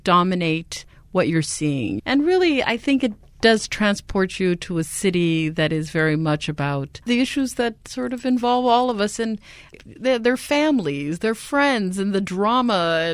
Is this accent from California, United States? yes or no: yes; Los Angeles, California, United States; now in New Orleans, United States; I grew up in Los Angeles, and the film industry is here now